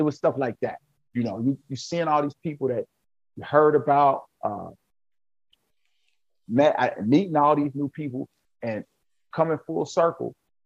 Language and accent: English; Ohio, United States; because I'm from Southwest Ohio, one of my mentors, Bobby Segers, worked 22 years in the COC.